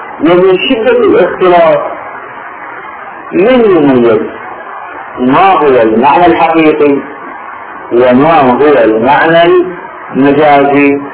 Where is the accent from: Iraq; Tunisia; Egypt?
Iraq; accent: Iraqi; نحن في العراق مثلا لهجتنا الدارجة تشتمل على كلمات عربية فصيحة، على كلمات عربية محورة طريقة التلفظ فيها محورة، على كلمات إنجليزية، على كلمات تركية، على كلمات فارسية